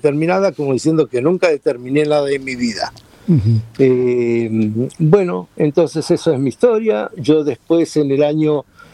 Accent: Argentina; born there; yo nací en Argentina.

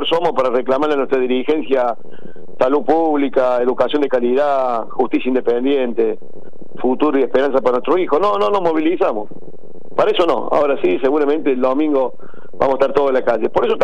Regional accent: Córdoba, Argentina; que también es cordobés

